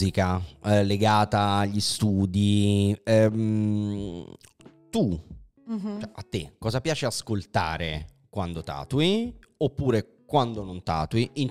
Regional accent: Naples, Campania, Italy; moved away; almeno parlo per me che sono napoletano

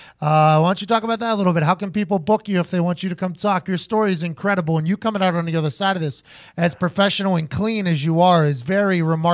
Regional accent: Pittsburgh, Pennsylvania, United States; I'm from Pittsburgh. There's too many fucking Italians.

